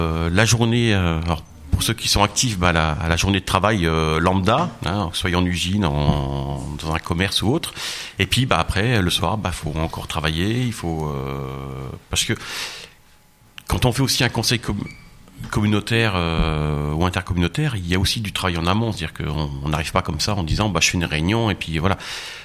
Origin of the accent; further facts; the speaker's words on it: Joppécourt, Grand Est, France; je suis maire de Jopécourt, j'ai 44 ans, ça fait 44 ans que je vis au village